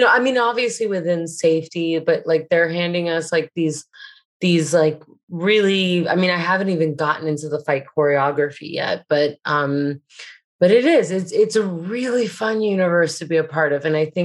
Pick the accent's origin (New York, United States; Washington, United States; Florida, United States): Florida, United States; Miami; As I think growing up in Miami, you know, we think of representation and women that have like kind of really gone there and done it.